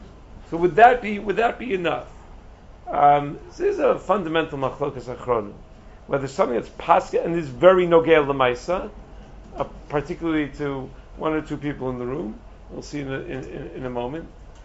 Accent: New York, United States; You know, I grew up in the Five Towns.

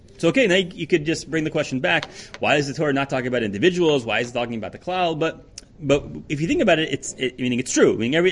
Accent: United States; moved away as an adult; now in Israel; growing up in America, and I grew up in America, went to YU, YU Smicha, and then made Aliyah.

